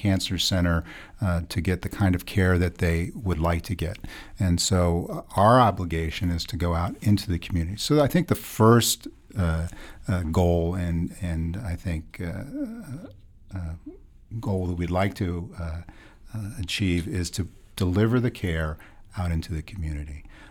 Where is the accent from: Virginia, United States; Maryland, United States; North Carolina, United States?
Maryland, United States; Baltimore; I'm from the Washington, D.C. area, Baltimore area.